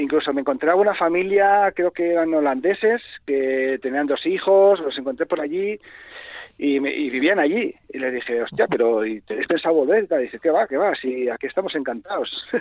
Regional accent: Basque Country, Spain; Y cuando yo les decía, vasqui, y me decían, oh, Basqui, Basqui, friends, friends.

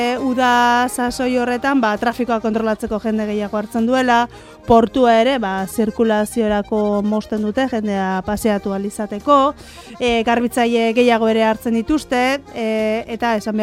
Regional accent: Lekeitio, Basque Country, Spain; ni Lekeitiarra naiz.

